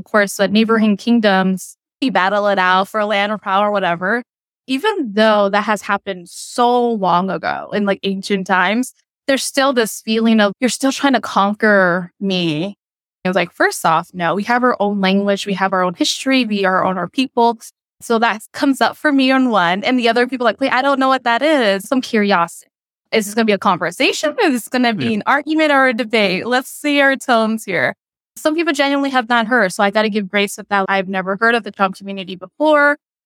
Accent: United States; I grew up and raised in America. My parents, they have U.S. citizenship.

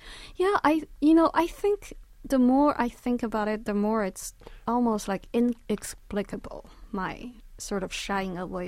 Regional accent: China; first language Chinese; English is a second language; I grew up in Chinese, and in China we rarely use I.

